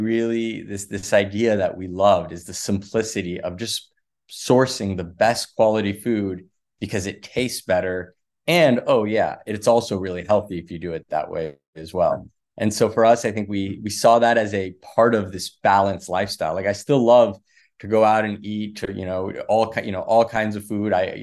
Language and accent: English; Los Angeles, California, United States; also born or lived in Sydney, Australia; So I grew up in Los Angeles. I'll take you back a little bit. I grew up in Los Angeles. I ended up at Georgetown in 2003, almost 20 years ago.